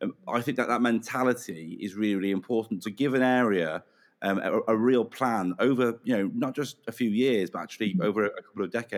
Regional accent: Telford, West Midlands, United Kingdom; to be selected here in my hometown. I've lived and worked in Telford most of my life

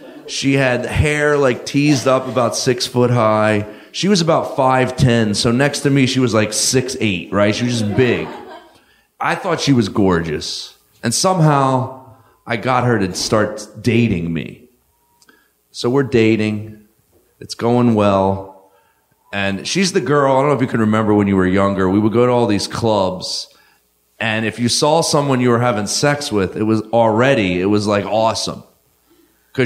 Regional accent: New Jersey, United States; it really happened to me when I was 19 years old. I grew up in South Jersey, and let me paint the picture a little bit.

